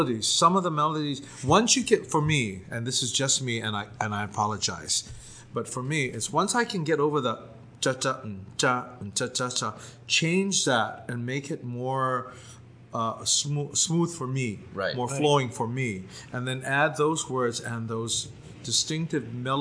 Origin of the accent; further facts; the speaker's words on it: Hawaii, United States; I'm a Hawaiian. I'm proud to be a Hawaiian.